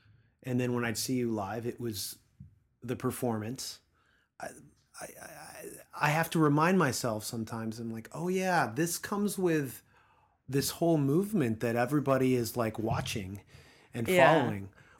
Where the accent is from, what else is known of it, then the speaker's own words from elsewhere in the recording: East Coast, United States; Growing up on the East Coast and the subways and everything, that to me is another world.